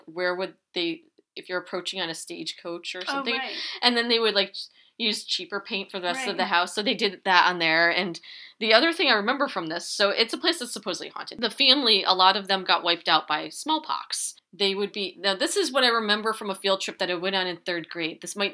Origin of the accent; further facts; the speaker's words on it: Tolland, Connecticut, United States; in my hometown of Tolland, they have the Benton Homestead, which I did not go there because it was haunted.